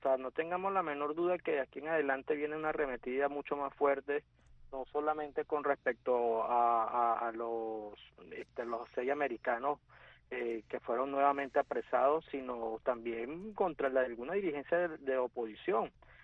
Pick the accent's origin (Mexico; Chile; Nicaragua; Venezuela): Venezuela; yo como venezolano, como político venezolano